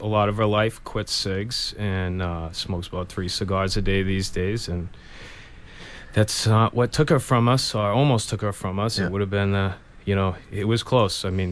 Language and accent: English; Massachusetts, United States; I grew up on the South Shore.